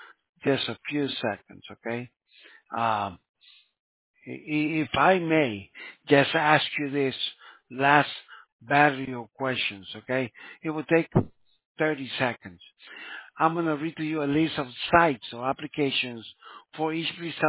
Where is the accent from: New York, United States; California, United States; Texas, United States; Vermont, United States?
California, United States; No. I'm from California.